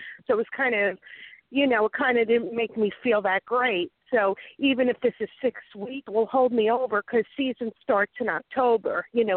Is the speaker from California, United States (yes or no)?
no; Oceanside, New York, United States; born there; now in Florida, United States; I live in Florida, but I was born in Oceanside, New York